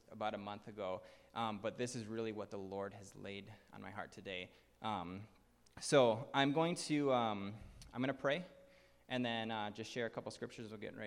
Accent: Madison, Wisconsin, United States; also born or lived in Seattle; I'm from Madison, Wisconsin. Yeah, awesome. Nice, there you go. I lived in Seattle 5 years before I moved to the Spring Creek and the Alco area.

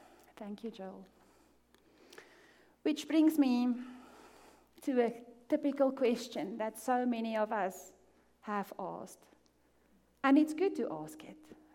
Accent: South Africa; moved away; Most of you know that nearly a year ago, me and my family packed our bags and we moved here from South Africa. So, if I speak a little bit different, that's why.

